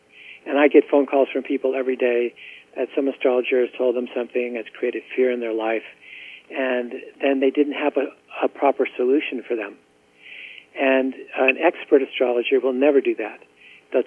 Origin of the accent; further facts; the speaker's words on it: United States; No, I'm from America